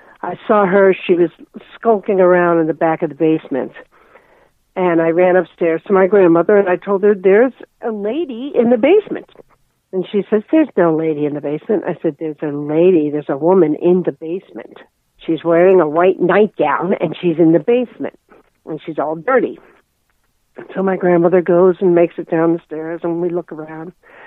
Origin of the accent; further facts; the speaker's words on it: Union City, New Jersey, United States; I was born in New Jersey